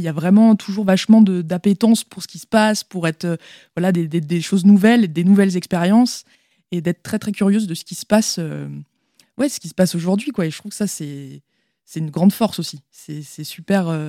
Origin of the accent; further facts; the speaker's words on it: Angers, Pays de la Loire, France; born there; now in Paris, France; j'ai vécu à Angers un moment. Je suis née à Angers.